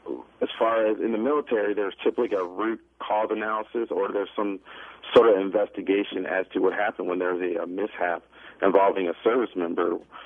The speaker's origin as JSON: {"language": "English", "town": "Philadelphia", "region": "Pennsylvania", "country": "United States", "tie": "born or raised there", "also_born_or_lived": "New York", "said": "I grew up in Philadelphia and New York, so I was around radio personalities that were the voice of our community"}